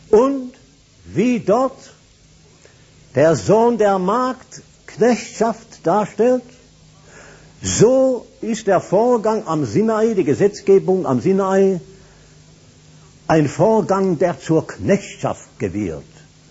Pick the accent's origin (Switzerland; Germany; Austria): Switzerland; Schaffhausen; ich bin ein Schweizer, aber ein Schaffhauser.